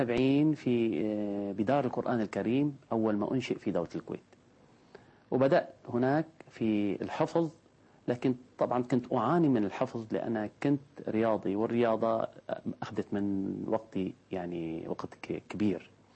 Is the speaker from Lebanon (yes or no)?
yes; Beirut, Beirut Governorate, Lebanon; born there; نحن من مواليد بيروت، إنما الجد من مواليد طرابلس. عندما نزل إلى بيروت سألوا أنت من أين؟ قال لهم أنا من طرابلس، وكتبوا … على الهوية،